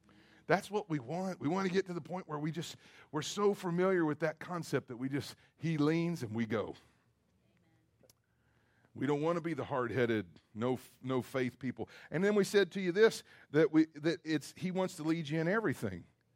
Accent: Kentucky, United States; now I grew up in Kentucky where, you know, I know they say Ocala is the horse capital of the world.

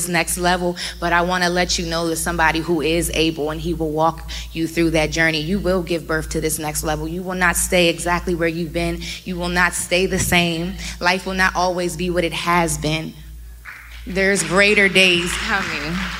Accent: Maryland, United States; I'm just from Maryland.

